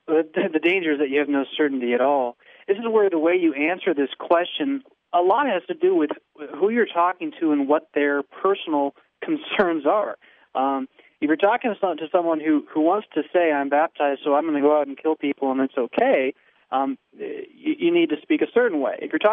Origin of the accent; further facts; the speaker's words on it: United States; And the danger we have, I think, as American Lutherans, is we sometimes want to hold the promise back